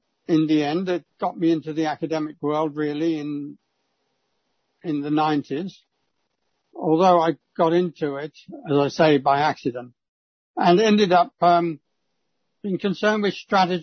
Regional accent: Guernsey; born there; moved away as an adult; I was born in Guernsey, a little island.

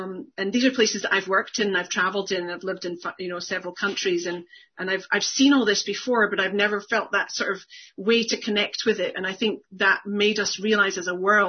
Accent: United States; as I'm an American, you know, I was coming to understand what really privilege was.

